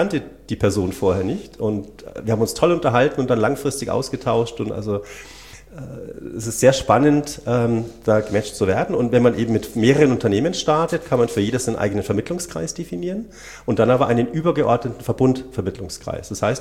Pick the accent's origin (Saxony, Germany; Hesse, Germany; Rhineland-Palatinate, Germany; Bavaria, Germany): Bavaria, Germany; Seefeld; Ich komme aus Seefeld.